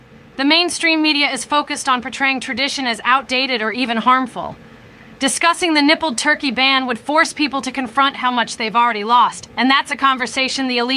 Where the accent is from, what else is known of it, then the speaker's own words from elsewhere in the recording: Kansas, United States; I grew up in Kansas, and my father had his own way of milking turkeys.